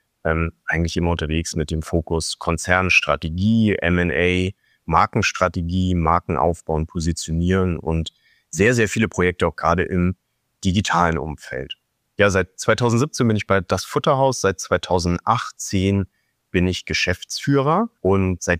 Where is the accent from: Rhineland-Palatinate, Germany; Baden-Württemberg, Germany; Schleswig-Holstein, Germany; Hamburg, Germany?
Hamburg, Germany; born there; als geborener Hamburger